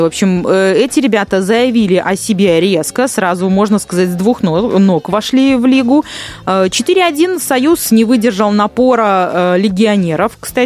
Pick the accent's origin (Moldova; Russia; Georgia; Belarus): Belarus; мы, белорусы, мирные люди.